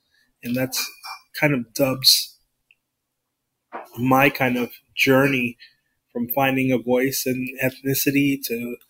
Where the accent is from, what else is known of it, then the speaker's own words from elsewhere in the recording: Florida, United States; Well, when I was growing up in the South Florida region